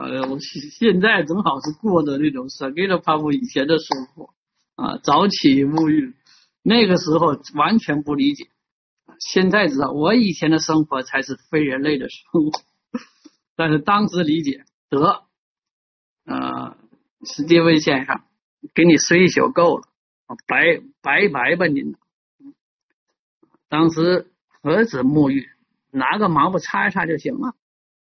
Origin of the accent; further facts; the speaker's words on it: China; 外国人嘛，展示出我们中国人的那种风度。